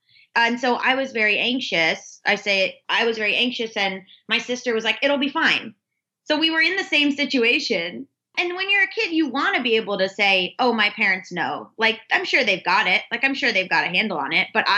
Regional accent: Florida, United States; also born or lived in Georgia; I grew up in South Florida, but it was like split time a lot between Florida and Georgia. And so in the South, but also in the very Jewish part of Florida.

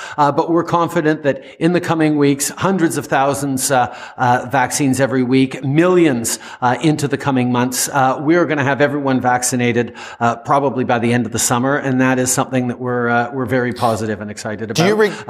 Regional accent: Canada; And of course, as a Canadian, I believe that we all need to work together

